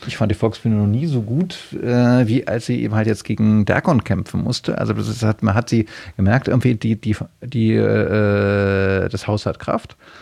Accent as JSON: {"language": "German", "region": "Hamburg", "country": "Germany", "lives_now": "Berlin, Germany", "said": "gerade kann ich das als Hamburger mit Berliner Migrationshintergrund sehr gut erkennen"}